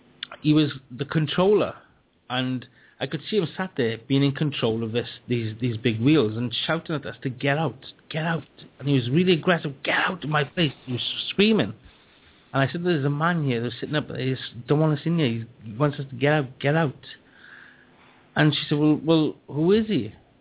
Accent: Wales, United Kingdom; You know, I'm being a Welsh man

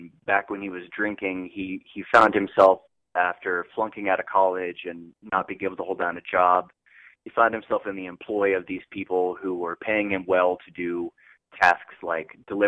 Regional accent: Oklahoma, United States; moved away; I'm an author, which everybody already knew that already. I'm originally from Oklahoma, and I moved to a suburb of Denver in 2004 and have lived here since then

